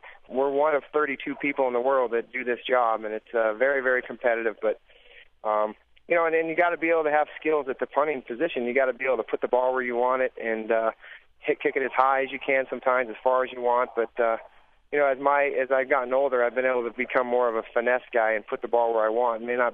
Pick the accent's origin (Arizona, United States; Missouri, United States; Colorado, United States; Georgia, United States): Arizona, United States; Phoenix; I'm from Phoenix, and just to get back and get kind of start.